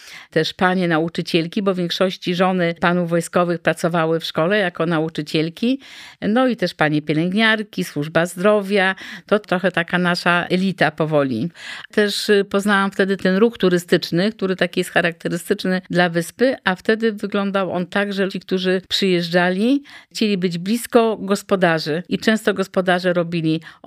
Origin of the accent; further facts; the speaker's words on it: Gdańsk, Pomeranian Voivodeship, Poland; born there; now in Świbno, Poland; Urodziłam się w Gdańsku, właściwie w centrum miasta, więc przyjazd do takiej miejscowości jak Świbno wydawał mi się bardzo miejscem smutnym.